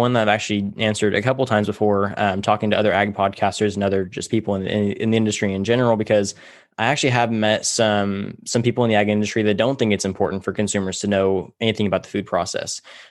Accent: Tulare, California, United States; I grew up in Tulare, California. We call it Cowtown here.

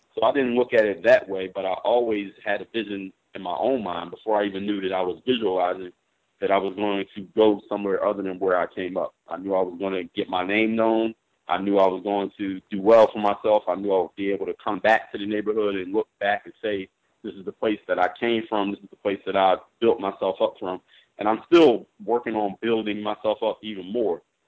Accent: Philadelphia, Pennsylvania, United States; I'm from Philadelphia, Pennsylvania, Mount Airy to be exact, 19150.

